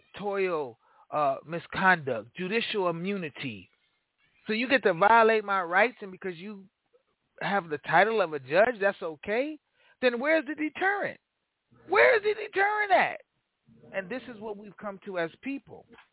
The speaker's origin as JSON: {"language": "English", "town": "Aurora", "country": "United States", "tie": "born or raised there", "said": "Okay, in my hometown, the city of Aurora, the police evolved from slave patrols and slave catchers."}